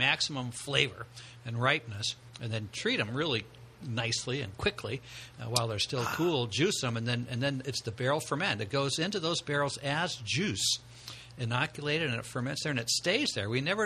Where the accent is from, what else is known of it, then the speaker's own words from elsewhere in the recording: Ann Arbor, Michigan, United States; born there; So I was born in Ann Arbor.